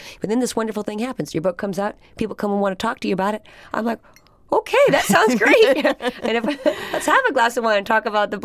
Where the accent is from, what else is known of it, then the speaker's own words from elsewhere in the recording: Alaska, United States; my growing up in Alaska and being so independent and knowing my own way was one of the greatest things that ever happened to me.